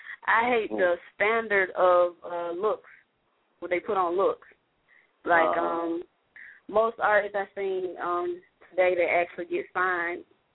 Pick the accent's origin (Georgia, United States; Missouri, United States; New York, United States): Georgia, United States; Atlanta; Well, I'm from Atlanta, as y'all know.